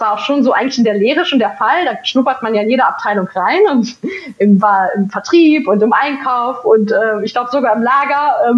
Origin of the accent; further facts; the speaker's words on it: Berlin, Germany; born there; Also ich bin geboren in Berlin, in West-Berlin.